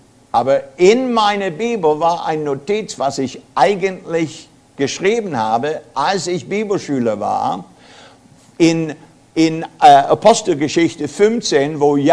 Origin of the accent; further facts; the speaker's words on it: United States; German is a second language; moved away as an adult; now in Germany; Ich bin Amerikaner, ich muss das immer sagen, weil niemand kriegt das sonst mit.